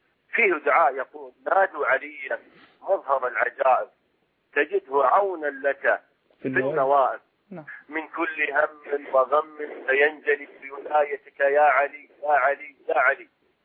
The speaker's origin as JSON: {"language": "Arabic", "town": "Qatif", "region": "Eastern Province", "country": "Saudi Arabia", "said": "أخوكم من القطيف."}